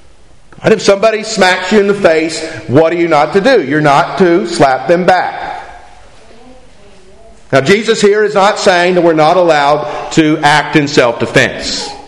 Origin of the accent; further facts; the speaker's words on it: West Virginia, United States; I'm kind of required by law, since I'm from West Virginia, to bring up, right, the Hatfields and McCoys.